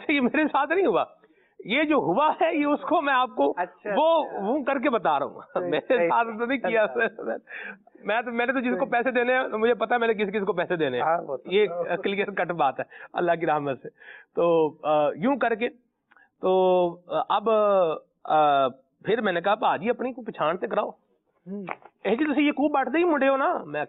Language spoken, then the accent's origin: Urdu; Punjab, Pakistan; میرا تعلق پنجاب سے ہے, اوریجنل میرا پنجاب ہے.